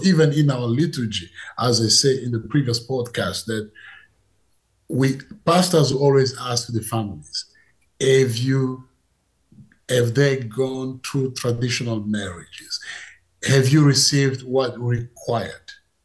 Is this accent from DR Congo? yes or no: yes; DR Congo; English is a second language; Our culture, like in my culture, I'm from the Luba tribe.